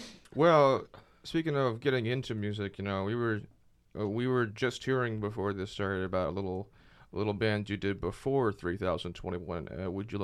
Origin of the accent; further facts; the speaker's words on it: Alaska, United States; also born or lived in Florida; I wasn't born here either. I moved to here from Florida when I was about three, and I'm still visiting Florida from time to time because, well, fact is, I don't have very much of a community in Alaska.